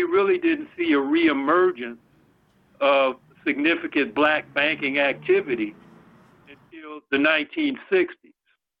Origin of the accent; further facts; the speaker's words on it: Chicago, Illinois, United States; I'm a was born and raised in Chicago, Illinois, and there's a relevance where I was born in that, you know, I'm a historian.